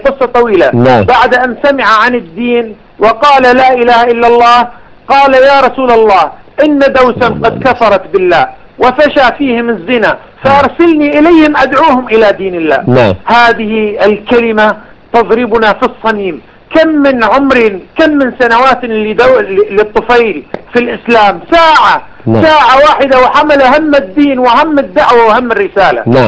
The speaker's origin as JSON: {"language": "Arabic", "country": "Iraq", "lives_now": "Amman, Jordan", "said": "وأنا عراقي، أنا عراقي أعيش في عمان"}